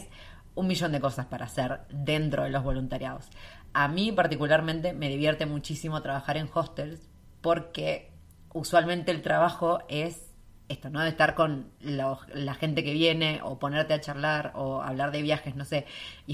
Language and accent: Spanish; Argentina; si ustedes andan bajo presupuesto o son latinas como una argentina